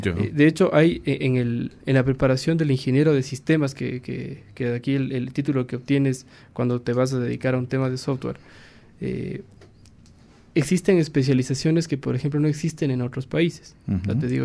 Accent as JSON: {"language": "Spanish", "country": "Ecuador", "said": "como somos ecuatorianos, típicos los ecuatorianos"}